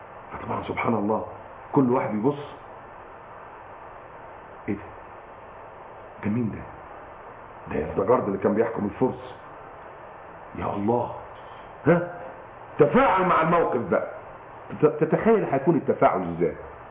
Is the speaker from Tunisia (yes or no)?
no; Egypt; بتاعنا عندنا في مصر.